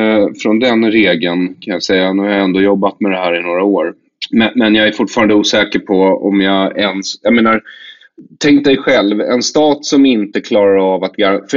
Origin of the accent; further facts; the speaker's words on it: Sweden; den där lilla grejen som vi svenskar är så besatta av, trygghet.